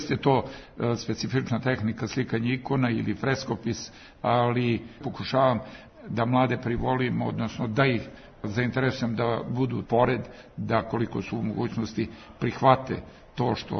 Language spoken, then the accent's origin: Serbian; Despotovac, Šumadija and Western Serbia, Serbia; Ja dolazim iz Resave, iz Despotovca, pored manastira Manasije, sam odrastao